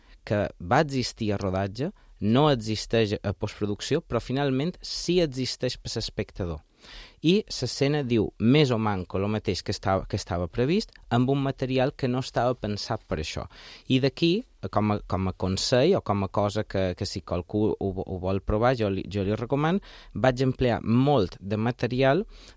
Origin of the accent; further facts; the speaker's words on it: Balearic Islands, Spain; jo és que som molt mallorquí, no he sortit a fer cap projecte fora